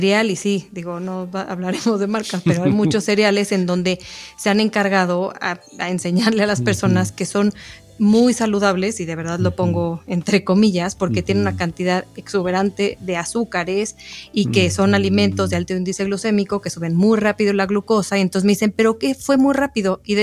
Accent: Mexico; ¿A quién no le encanta como buen mexicano desayunar unos chilaquiles?

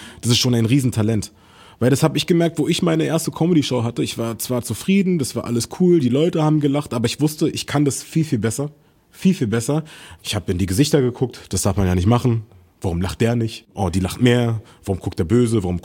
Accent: Berlin, Germany; ich bin in Berlin groß geworden

